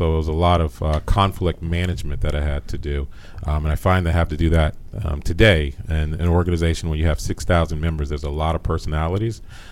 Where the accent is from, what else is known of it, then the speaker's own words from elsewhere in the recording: Washington, District of Columbia, United States; Washington, D.C.